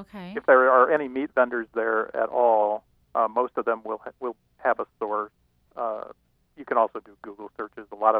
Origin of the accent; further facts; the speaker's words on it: North Dakota, United States; I grew up in North Dakota